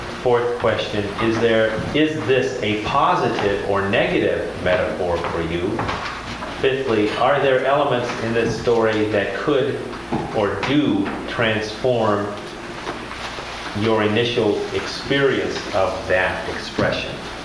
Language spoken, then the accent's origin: English; United States; I grew up in the San Juan Valley, which is how the Gospel of John gets into the American West. Everything around, I mean, the geography of where I grew up was all San Juan. San Juan River, San Juan Mountain, San Juan Valley.